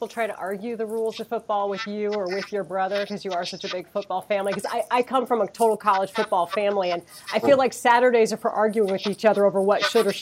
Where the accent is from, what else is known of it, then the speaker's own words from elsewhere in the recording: Fort Worth, Texas, United States; I grew up in Fort Worth, Texas.